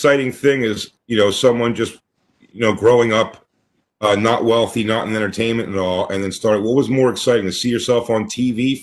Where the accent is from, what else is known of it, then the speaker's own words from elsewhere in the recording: Philadelphia, Pennsylvania, United States; Growing up in Philly, I didn't even know if it came.